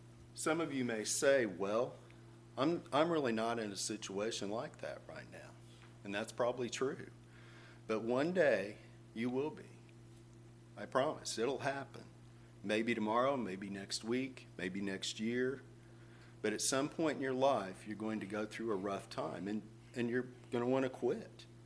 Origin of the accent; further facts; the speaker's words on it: Salem, United States; We used to go in the field next to our house where I grew up in Salem.